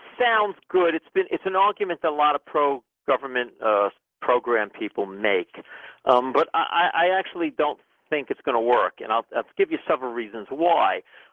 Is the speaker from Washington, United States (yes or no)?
no; New York City, New York, United States; In the 60s, I was a kid growing up in New York City, and the space program was unfolding